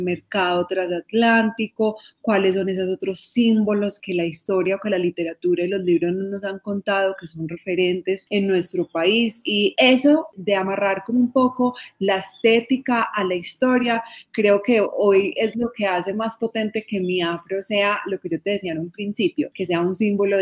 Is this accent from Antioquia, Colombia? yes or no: yes; Medellín, Antioquia, Colombia; Yo crecí en Medellín, nací en Medellín, soy hija de una mujer blanco mestiza, paisa y un hombre chocuano que se vino muy pequeño para Medellín. Entonces soy hija de una pareja birracial